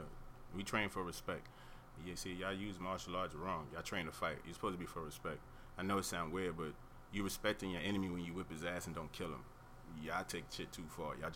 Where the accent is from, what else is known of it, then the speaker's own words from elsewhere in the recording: Japan; also born or lived in Brooklyn, New York, United States; I lived in Japan for a very long time. That's where I was raised